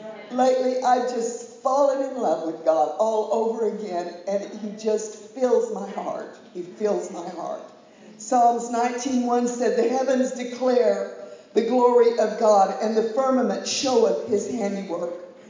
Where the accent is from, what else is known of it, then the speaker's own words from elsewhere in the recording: San Diego, California, United States; Now, I'm from San Diego. It's a beautiful city.